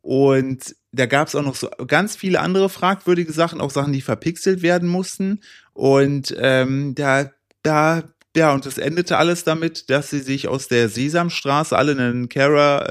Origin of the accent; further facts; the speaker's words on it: Brilon, North Rhine-Westphalia, Germany; born there; Das ist nicht so weit weg von meinem Geburtsort, Brilon, nämlich Brilon.